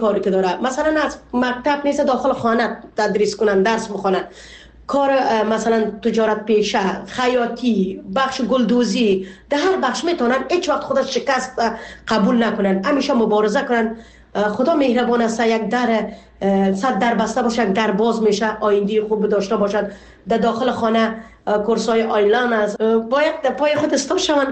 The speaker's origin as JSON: {"language": "Persian", "country": "Afghanistan", "moved": "as an adult", "lives_now": "Canada"}